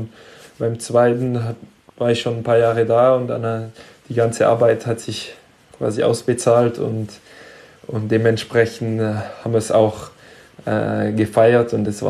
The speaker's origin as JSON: {"language": "German", "town": "Hendaye", "region": "Nouvelle-Aquitaine", "country": "France", "tie": "born or raised there", "also_born_or_lived": "Stuttgart, Germany", "said": "Meine Mutter kommt ja aus Stuttgart, und aber eigentlich direkt in Andai aufgewachsen, also meine Heimatstadt. Das ist, wenn man mich fragt, kommst du aus Frankreich, sage ich gerne, ich komme aus Andai, weil es ist für mich, naja, ich fühle mich mehr aus Andai als aus Frankreich."}